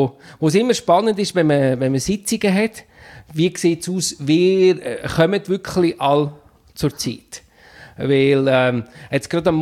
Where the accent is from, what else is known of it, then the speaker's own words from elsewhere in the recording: Switzerland; wenn du sagst, nein, ich komme aus der Schweiz